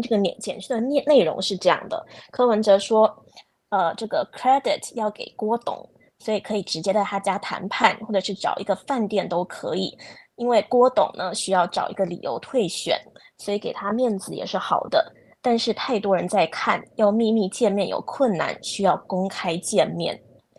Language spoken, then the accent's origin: Chinese; Taiwan; 那身为台湾人我也觉得是很搞笑的